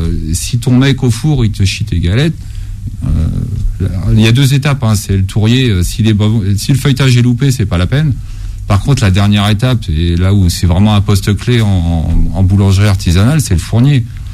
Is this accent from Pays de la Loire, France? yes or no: yes; Pays de la Loire, France; moi, je suis originaire de la Mayenne.